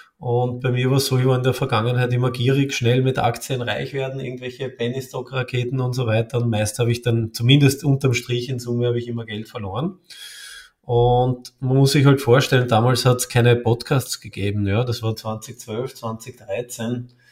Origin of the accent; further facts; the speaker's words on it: Vienna, Austria; ich bin ein echter Österreicher und lebe und bin auch geboren in Wien, in der Hauptstadt, in der schönsten deutschsprachigen Stadt.